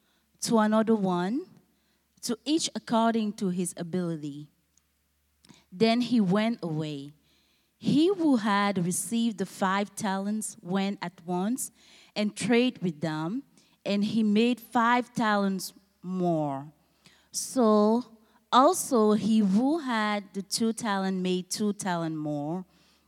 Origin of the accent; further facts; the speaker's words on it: Cameroon; now in United States; I'm from Cameroon. And I have been in the United States for almost 8 years, so yeah.